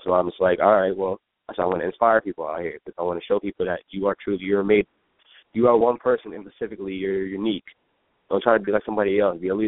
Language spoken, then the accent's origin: English; Silver Spring, Maryland, United States; also born or lived in Washington, D.C.; So, my original background nationality is I'm Palestinian from the Middle East, and I'm 25% Italian. But like I said, I was born in Northeast D.C., raised in Silver Spring.